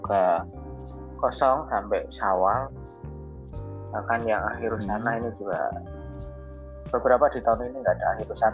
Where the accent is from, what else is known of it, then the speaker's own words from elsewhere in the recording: Pati, Central Java, Indonesia; Di utara, di ujung utara Kabupaten Pati, Kecamatan Dukusti.